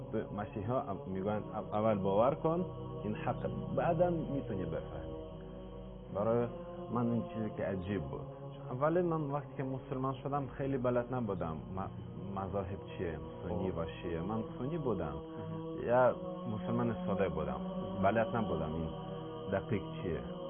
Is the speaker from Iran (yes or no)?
no; southern Russia, Russia; Persian is a second language; من اهل روسیه هستم، از جنوب روسیه اومدم.